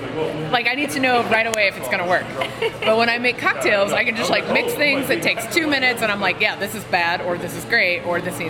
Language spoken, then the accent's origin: English; Lawrence, Kansas, United States; moved back to my hometown in Lawrence, and got a job at this restaurant called 715.